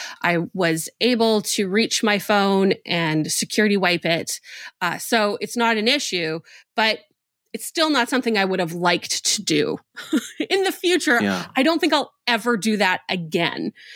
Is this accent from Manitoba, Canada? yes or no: yes; Winnipeg, Manitoba, Canada; born or raised there